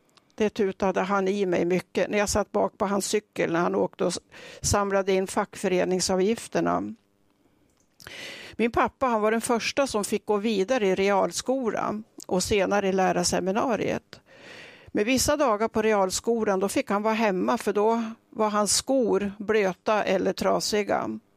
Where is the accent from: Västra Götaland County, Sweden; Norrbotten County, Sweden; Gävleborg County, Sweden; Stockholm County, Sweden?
Gävleborg County, Sweden; Trödje; Jag växte upp i Trödje. Det var en liten by utanför Gävle. Var tryggt och bra.